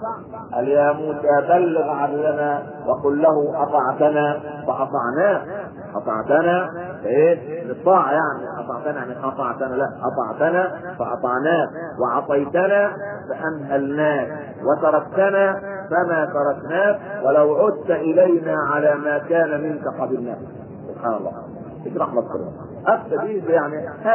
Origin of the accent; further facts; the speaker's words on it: Egypt; تعال طور كده علينا كمصريين